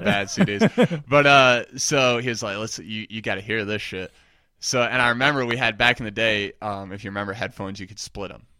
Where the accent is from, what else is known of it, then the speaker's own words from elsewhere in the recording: New York, United States; … was especially as a New Yorker, that was sure.